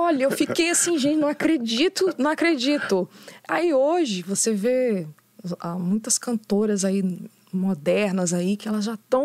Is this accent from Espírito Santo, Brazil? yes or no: yes; Linhares, Espírito Santo, Brazil; Eu sou de Linhares, né? Eu nem sou daqui da Grande Vitória.